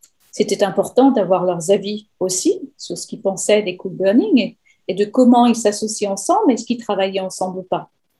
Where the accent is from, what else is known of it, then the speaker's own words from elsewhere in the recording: France; moved away as an adult; now in Australia; moi en tant que Française qui suis arrivée après, ici sur les terres australiennes.